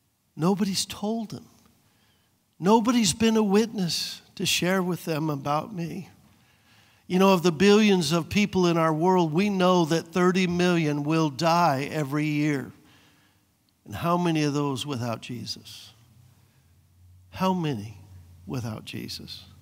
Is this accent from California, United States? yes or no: yes; Reedley, California, United States; You know, I grew up in Reedley.